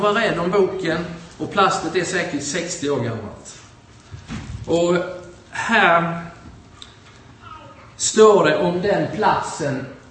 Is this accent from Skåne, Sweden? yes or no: yes; Örkeljunga, Skåne, Sweden; born there; Så finns det en plats som heter Örkeljunga. Och där är jag född.